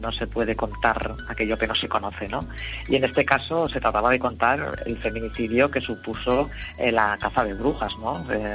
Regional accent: Huesca, Aragon, Spain; Yo, que soy de Huesca, pienso que es una historia que puedo contar

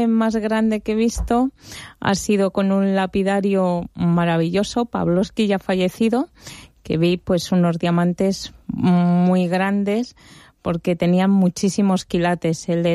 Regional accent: Madrid, Community of Madrid, Spain; Bueno, pues mi origen fue... yo soy de Madrid

